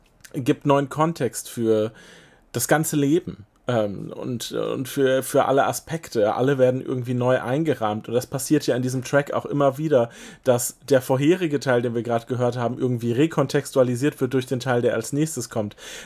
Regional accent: North Rhine-Westphalia, Germany; Ich komme aus NRW.

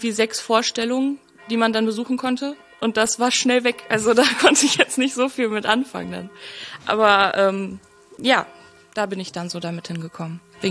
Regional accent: Duisburg, North Rhine-Westphalia, Germany; born there; Also ich bin in Duisburg geboren.

